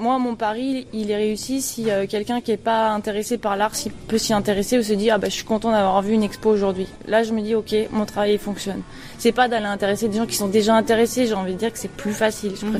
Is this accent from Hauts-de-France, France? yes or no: yes; Soissons, Hauts-de-France, France; born there; Je suis picarde d'origine, ouais. Parce que je suis née à Soissons